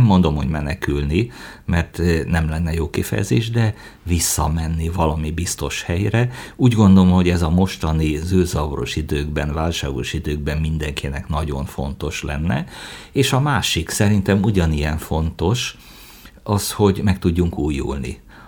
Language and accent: Hungarian; Debrecen, Hajdú-Bihar, Hungary; Ahogyan mondtad, én itt Debrecenben nőttem fel.